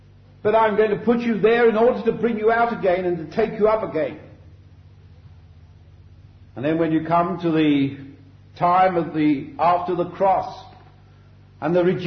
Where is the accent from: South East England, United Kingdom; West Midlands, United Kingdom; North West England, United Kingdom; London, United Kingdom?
London, United Kingdom; I come from London by my accent. Certainly it's miles away from Wiltshire. But having been brought up in London, worked in London in the city for 7 years